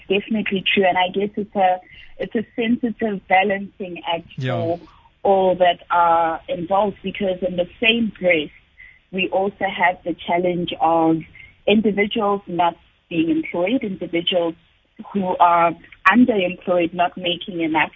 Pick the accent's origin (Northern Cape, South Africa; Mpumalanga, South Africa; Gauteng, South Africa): Mpumalanga, South Africa; Emalahleni; The example I always give is that I'm from Emalahleni, and the way our whole ecosystem is designed in Emalahleni